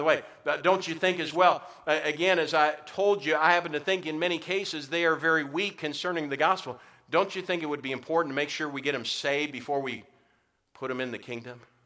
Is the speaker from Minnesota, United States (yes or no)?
yes; New Ulm, Minnesota, United States; I got saved in such a week when I was a little boy in my church growing up in New Ulm, Minnesota at First Baptist Church.